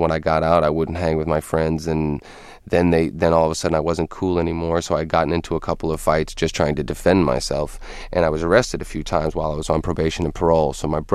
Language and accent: English; Massachusetts, United States; I'm from Massachusetts, so I don't know the laws.